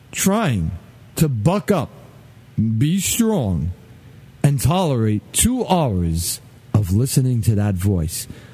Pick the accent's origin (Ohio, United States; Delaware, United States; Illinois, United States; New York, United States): New York, United States; accent: New York; those aspects of my speech that make it obvious that I am a New Yorker, that doesn't mind sounding like a New Yorker.